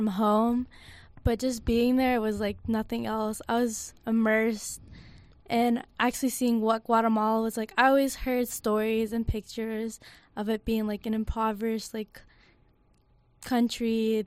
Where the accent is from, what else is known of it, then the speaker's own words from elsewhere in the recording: Shelbyville, Kentucky, United States; I am from Louisville, or actually Shelbyville, Kentucky.